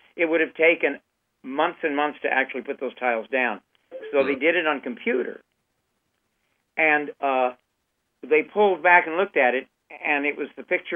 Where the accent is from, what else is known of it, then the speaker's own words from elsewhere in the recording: Texas, United States; also born or lived in California; Yes, I was raised in the Nazarene Church in Texas and Southern California, which is evangelical, and I was a believer as a child